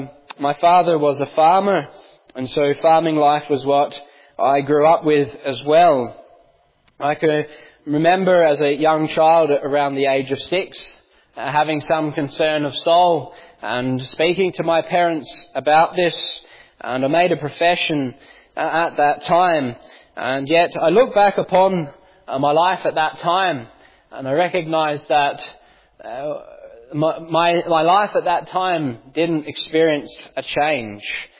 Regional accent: Australia; I come from Australia. I grew up there

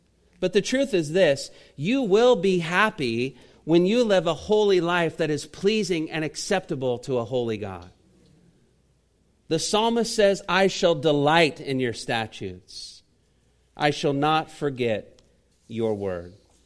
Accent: Indiana, United States; And I grew up in Indiana.

